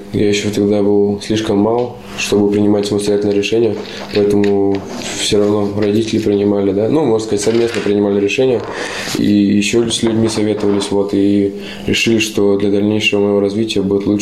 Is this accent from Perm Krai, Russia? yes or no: yes; Perm, Perm Krai, Russia; also born or lived in Kungur; Но родился я в Перми, и думаю, что я скорее пермяк, но начинал в Кунгуре